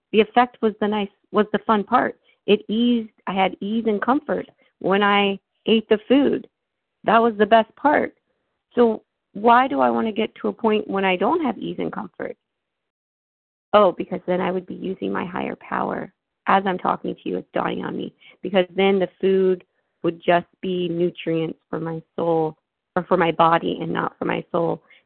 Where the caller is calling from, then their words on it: Florida, United States; I'm calling from Florida.